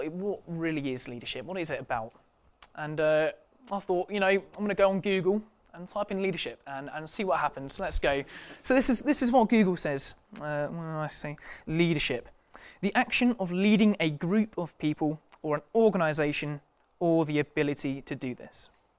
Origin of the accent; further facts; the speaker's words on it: Cambridge, East of England, United Kingdom; moved away as an adult; now in Loughborough, United Kingdom; I'm originally from Cambridge, 23 years old, and I came to Loughborough 4 years ago-ish, 3.5 years ago, as a student.